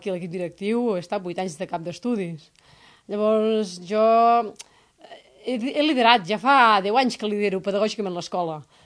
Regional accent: Catalonia, Spain; perquè jo vinc del Ripollès, enyoro també les muntanyes, m'encanten les muntanyes i el meu poble del Ripollès.

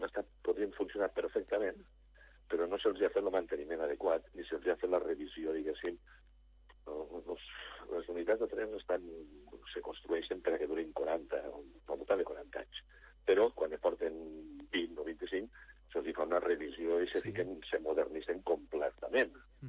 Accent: Móra la Nova, Catalonia, Spain; Jo soc de Mola Nova, és a dir, que a Mola Nova, als anys 50-60, hi havia un taller de trens

